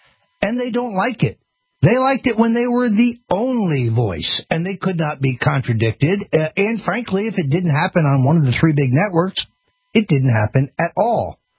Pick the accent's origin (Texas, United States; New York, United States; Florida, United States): Florida, United States; who single-handedly legalized medicinal marijuana in my home state of Florida